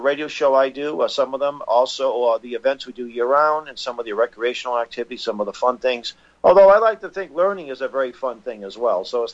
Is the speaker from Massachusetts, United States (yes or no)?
yes; Boston, Massachusetts, United States; Actually, I'm born and raised in Boston. My dad was from New Hampshire, so I do have roots in New Hampshire.